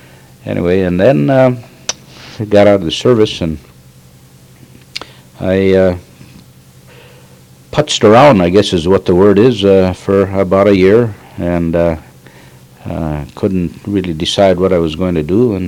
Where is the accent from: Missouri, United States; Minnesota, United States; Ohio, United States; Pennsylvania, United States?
Minnesota, United States; International Falls; And I was born and raised in International Falls. And attended school there until the 11th grade.